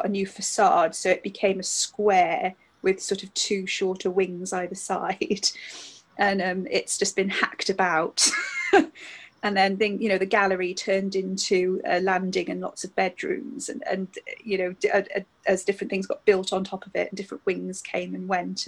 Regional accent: Wales, United Kingdom; I live in South Wales, and we come from South Wales originally.

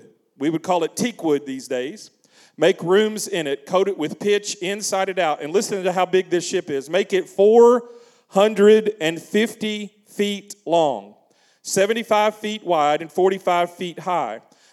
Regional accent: Kentucky, United States; in my home state of Kentucky, about halfway between Louisville and Cincinnati.

